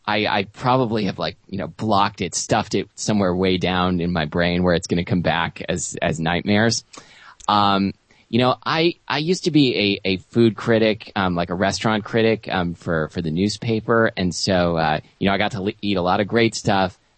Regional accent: Pacific Northwest, United States; You know, I'm from the Northwest, so I do love beer. I think pretty much everyone here does.

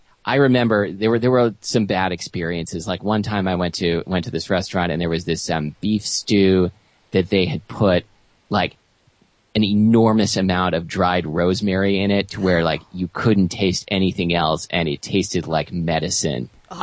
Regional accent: Pacific Northwest, United States; You know, I'm from the Northwest, so I do love beer. I think pretty much everyone here does.

